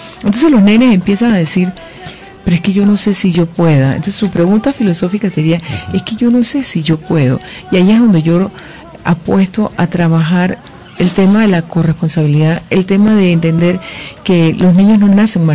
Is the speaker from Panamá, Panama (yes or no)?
yes; Curundú, Panamá, Panama; ¿Por qué? Porque somos de Curundú.